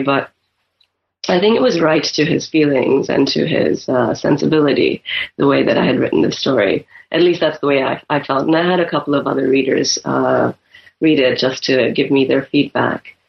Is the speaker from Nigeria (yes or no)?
yes; Nigeria; also born or lived in United States / Barcelona, Spain; And I've seen it growing up in Nigeria.